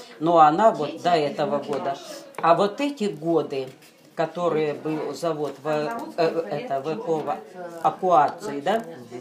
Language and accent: Russian; Luhansk, Luhansk Oblast, Ukraine; born there; Так, 14 октября 1939 года в городе Луганске на Украине